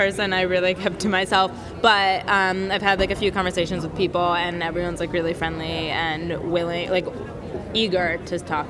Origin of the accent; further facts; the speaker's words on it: Ardmore, Pennsylvania, United States; I'm from Ardmore, Philadelphia, Pennsylvania. Ooh. Outside of Philadelphia.